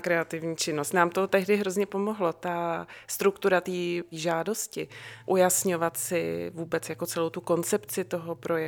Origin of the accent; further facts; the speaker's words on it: Prague, Czechia; now in Statenice, Czechia; Já jsem původně z Prahy 6 a s manželem jsme se přestěhovali do Statenic, protože to je blízko.